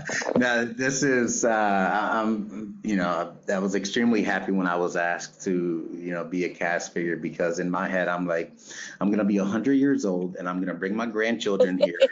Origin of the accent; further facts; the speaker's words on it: Puerto Rico; born there; And to add to that, I was born in Puerto Rico